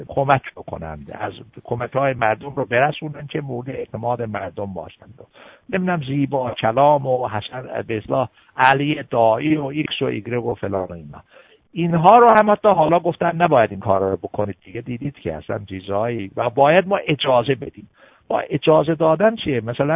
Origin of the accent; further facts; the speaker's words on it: Iran; first language Azerbaijani; Persian is a second language; زبان ترکی، زبان آذری، من خودم آذری هستم، زبان مادریمه. ضمناً به ایران تعصب دارم،